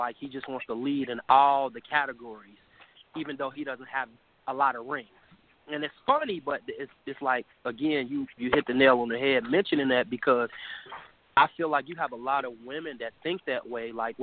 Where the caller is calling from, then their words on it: Cincinnati, Ohio, United States; I'm calling from Cincinnati, Ohio.